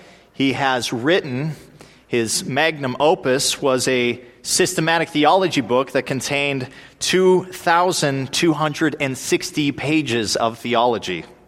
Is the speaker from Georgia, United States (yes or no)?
no; North Dakota, United States; moved away as an adult; also born or lived in California; We're from North Dakota originally. We've been gone now 7 years. We were in California for three at the Master's Seminary and then came out here and been able to serve at First Baptist.